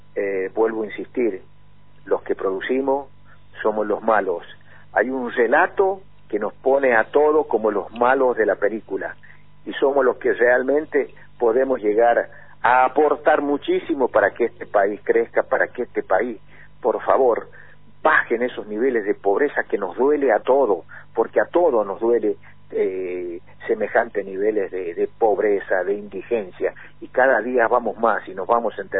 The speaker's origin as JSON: {"language": "Spanish", "country": "Argentina", "said": "somos dos accionistas argentinos, somos los dos argentinos contemporáneos, los dos 60 y tantos"}